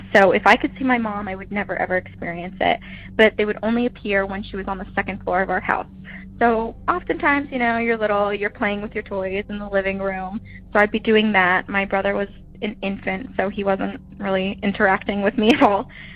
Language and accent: English; New Hampshire, United States; I grew up in New England, so very haunted.